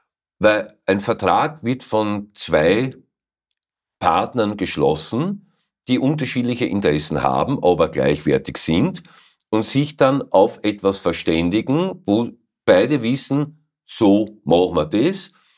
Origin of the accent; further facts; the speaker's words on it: Cologne, North Rhine-Westphalia, Germany; also als Kölner findest du, wenn du nicht hufkrank bist, findest du Haken.